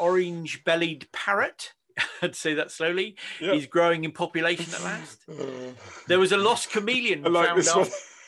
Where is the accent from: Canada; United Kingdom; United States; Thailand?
United Kingdom; And we're British. We always like having that stiff upper lip.